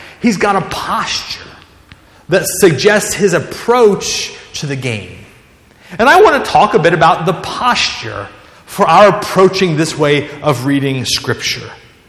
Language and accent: English; the South, United States; because I've got to drive 21 miles and I'm from the South